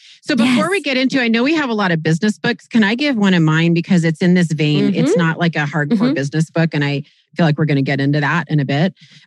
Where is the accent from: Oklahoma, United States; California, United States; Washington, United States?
Washington, United States; Kirkland; The first COVID case hit the U.S., my hometown. Not just Seattle, Kirkland, my hometown.